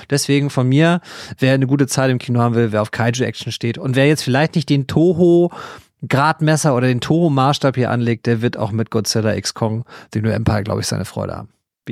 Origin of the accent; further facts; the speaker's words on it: Baden-Württemberg, Germany; Ich habe als Schwabe doch totale Ahnung davon.